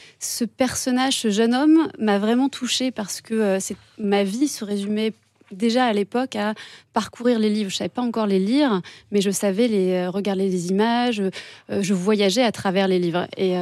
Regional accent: Massy, Île-de-France, France; Moi, j'ai grandi à Massy et j'ai passé jusqu'à mes 18 ans dans cette ville.

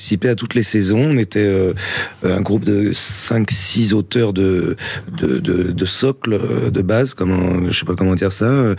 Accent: France; accent: French; ça m'a surtout appris à conserver mon accent français parce que ça plaisait beaucoup aux filles. Donc j'ai pas du tout l'accent américain. J'ai conservé un accent très

